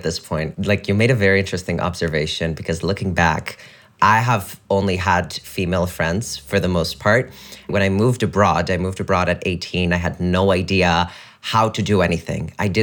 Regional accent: Greece; all of my family's from Albania. I was born and raised in Greece.

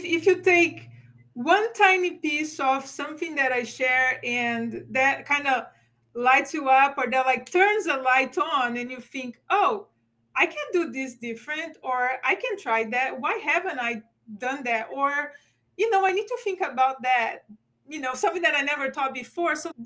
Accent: Brazil; my first job was in a newspaper, a local newspaper in my hometown in Brazil.

